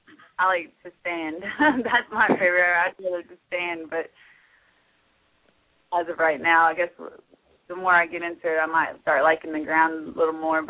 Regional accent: Tahlequah, Oklahoma, United States; I'm actually from Tahlequah, Oklahoma. It's the heart of Cherokee Nation, right in the middle of.

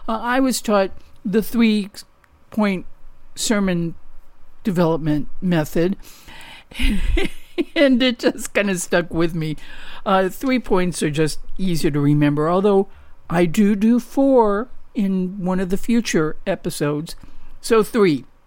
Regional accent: St. Louis, Missouri, United States; like St. Louis or south of Chicago, where I grew up in St. Louis, Mr. D grew up south of Chicago

